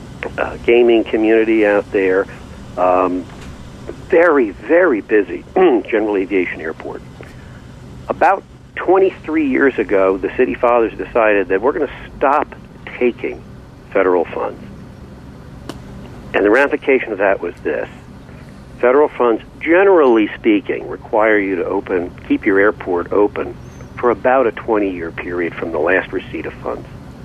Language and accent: English; New Jersey, United States; right here in my home state in New Jersey.